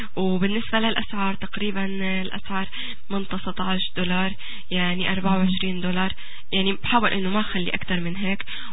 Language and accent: Arabic; Syria; also born or lived in Saudi Arabia; now in Canada; طلعت سافرت من سوريا تركت، وبعدين عشت بالسعودية 3 سنين